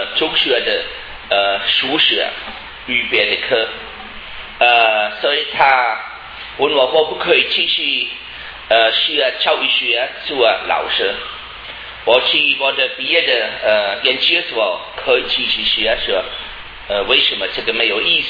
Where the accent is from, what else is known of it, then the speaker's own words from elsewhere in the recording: Germany; born there; Chinese is a second language; 我出生在德国一个很小的城市，大概五千人口，得有城市的权利，是1000多老的城市。